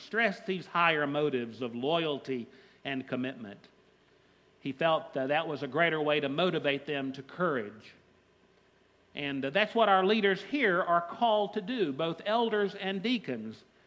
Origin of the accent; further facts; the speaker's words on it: the South, United States; As a Southerner, I'm not so glad he joined the Union Army, but that's a different story.